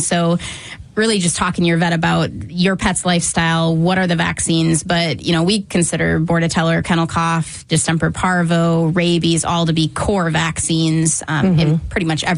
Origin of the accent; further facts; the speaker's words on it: Wisconsin, United States; I'm from Wisconsin and everything froze for months.